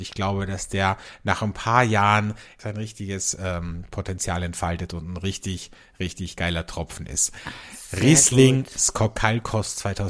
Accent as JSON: {"language": "German", "country": "Austria", "said": "wie bei uns in Österreich, Welschriesling ist ein Schankwein"}